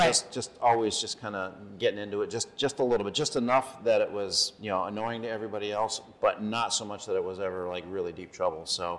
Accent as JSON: {"language": "English", "region": "Arizona", "country": "United States", "tie": "born or raised there", "also_born_or_lived": "Kansas", "said": "So I grew up in Arizona."}